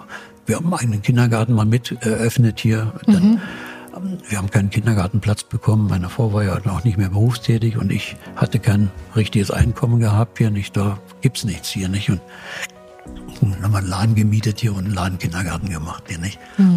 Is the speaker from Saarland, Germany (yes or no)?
no; Berlin, Germany; Sagte, ja, ich komme aus Berlin.